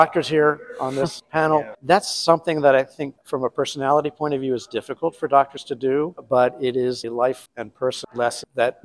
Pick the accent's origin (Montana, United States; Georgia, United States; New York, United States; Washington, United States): New York, United States; New York City; Well, I grew up in New York City, so what can I say?